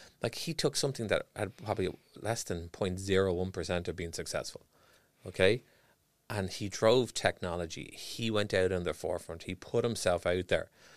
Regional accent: Ireland; Being Irish, we're very emotional.

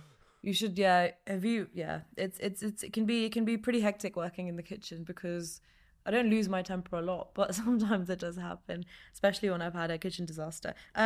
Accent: London, United Kingdom; I think also like growing up in London, we are exposed to all kinds of food.

